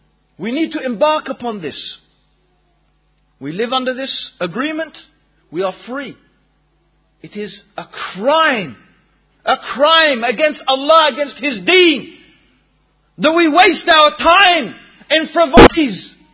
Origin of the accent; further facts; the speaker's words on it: England, United Kingdom; also born or lived in Tanzania; even me as an English Muslim, born, actually I was born in Tanzania, but anyway, that's a different aspect. But, you know, my father and my ancestors are English. As in white Anglo-Saxon English. But I still consider myself as a Muslim now. Because my ummah is England.